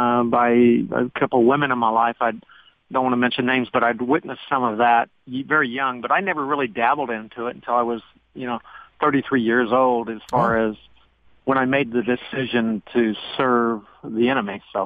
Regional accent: Los Angeles, California, United States; I grew up in Los Angeles, California.

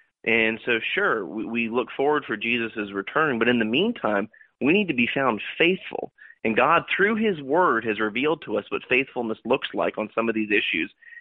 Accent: Orlando, Florida, United States; your home state of Florida, which is actually my home state of Florida as well, I was born and raised in Orlando

